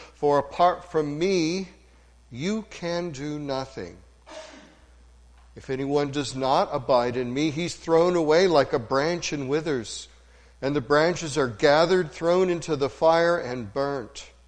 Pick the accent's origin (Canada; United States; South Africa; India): United States; Missouri; a Missourian, my home state, I might add